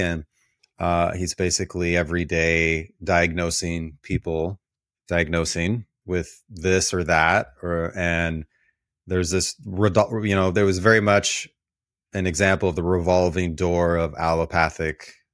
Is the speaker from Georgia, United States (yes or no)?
no; Missouri, United States; Yeah, so I grew up there.